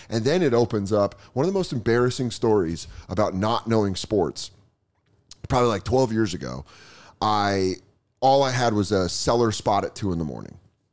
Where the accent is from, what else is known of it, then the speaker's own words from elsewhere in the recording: Colorado, United States; I was kind of into the Avs in 96 and 01, growing up in Colorado, but didn't stick with it.